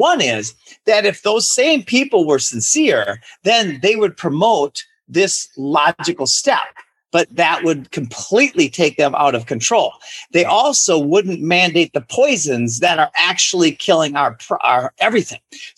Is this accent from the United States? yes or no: yes; Minnesota, United States; I'm from Minnesota.